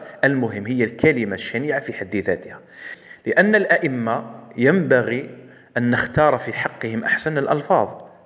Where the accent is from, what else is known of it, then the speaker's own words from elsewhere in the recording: Algeria; تستعمل بالإجماع في بلادنا الجزائر في سياق الذم